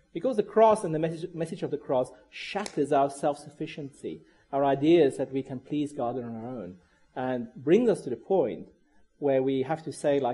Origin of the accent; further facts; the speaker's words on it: South Africa; moved away as an adult; also born or lived in England; now in Australia; Throughout my life, I've lived for extended periods in three different countries. I'm from South Africa, lived for 8 years in England, and then now for the past 8 years in Australia.